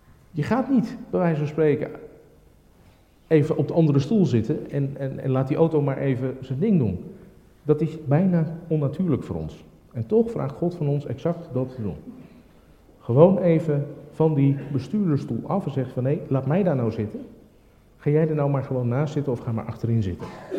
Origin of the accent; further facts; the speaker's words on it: South Africa; now in Netherlands; ik ben opgegroeid in Zuid-Afrika